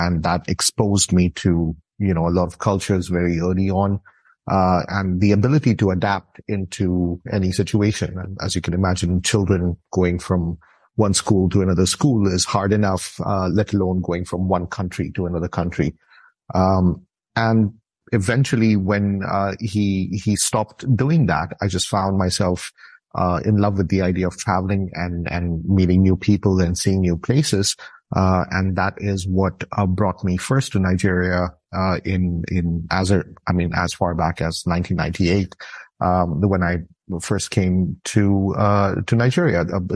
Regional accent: Canada; also born or lived in Philippines / Asia; I'm Canadian, but I grew up all over the world. I was born in the Philippines.

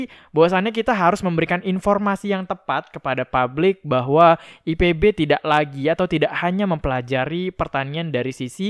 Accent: Sumatra, Indonesia; Jauh sih karena saya dari Sumatera.

